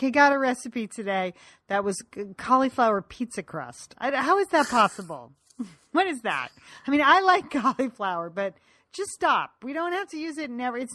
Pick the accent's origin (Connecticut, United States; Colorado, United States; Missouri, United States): Connecticut, United States; I am from Connecticut, and sometimes my mouth doesn't move in ways other people's mouth moves.